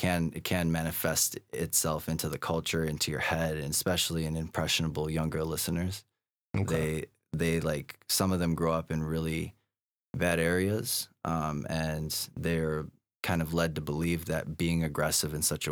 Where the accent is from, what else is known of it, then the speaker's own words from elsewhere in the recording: Wheeling, Illinois, United States; I'm from Wheeling.